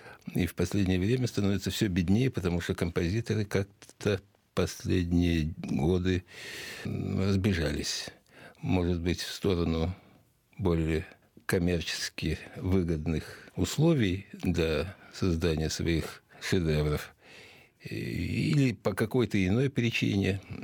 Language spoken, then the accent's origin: Russian; Moscow, Russia; born there; Я ведь тоже родился в Москве.